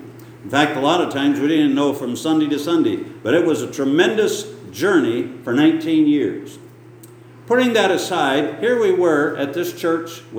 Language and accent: English; Edinburgh, Pennsylvania, United States; northwestern Pennsylvania, a place called Edinburgh. I wasn't a Baptist then, so that's all right. I grew up in the Christian Missionary Alliance Church